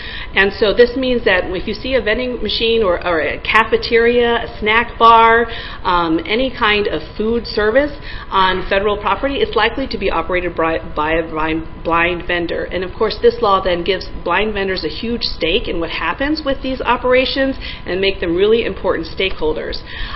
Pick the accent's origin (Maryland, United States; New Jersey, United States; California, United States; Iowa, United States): Iowa, United States; I'm from Iowa. I never knew there was another Des Moines